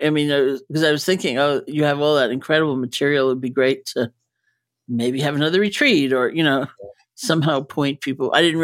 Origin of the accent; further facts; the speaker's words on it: New York, United States; because I am a New Yorker and I know a lot of people in the theater